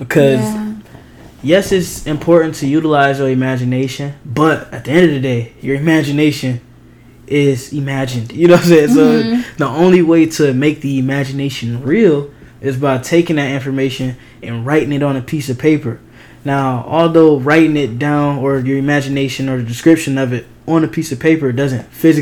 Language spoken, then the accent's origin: English; Detroit, Michigan, United States; You know, I grew up in Detroit, and making it to the age that I'm at now is mm-hmm. like super unheard of.